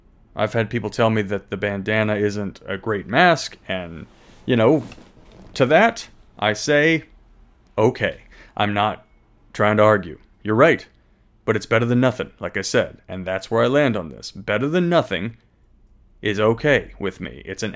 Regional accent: United States; I'm going to wear it because I am an American. And I'm proud to be.

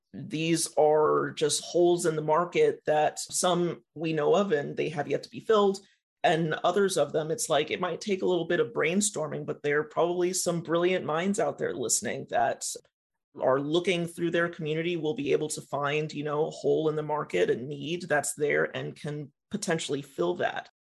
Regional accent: Los Angeles, California, United States; I spent 15 years in Los Angeles, just left not too long ago, and 10 years when I was a kid.

